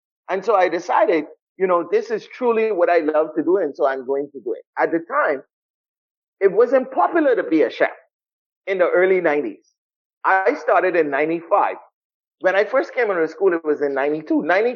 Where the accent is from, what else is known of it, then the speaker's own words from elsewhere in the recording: Nassau, New Providence, Bahamas; I was brought up in Nassau, yeah. Mainly in South Beach. My parents are, all our life we've lived in South Beach.